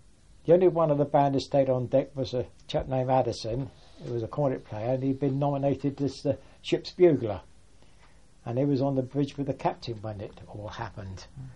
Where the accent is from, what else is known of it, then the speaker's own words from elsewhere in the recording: London, United Kingdom; accent: Cockney; Incidentally, we're all Cockneys from the London docks.